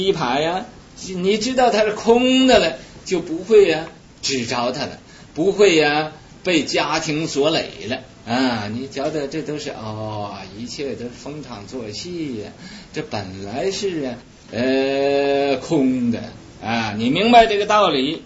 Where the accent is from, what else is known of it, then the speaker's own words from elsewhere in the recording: China; 所以呀无论呢俺们是中国人呢